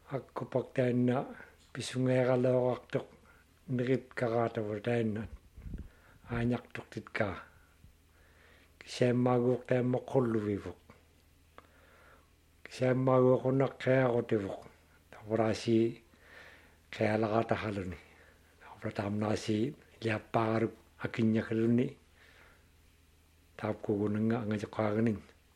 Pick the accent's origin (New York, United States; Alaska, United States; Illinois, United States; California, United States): Alaska, United States; Wainwright; Wainwright, Alaska.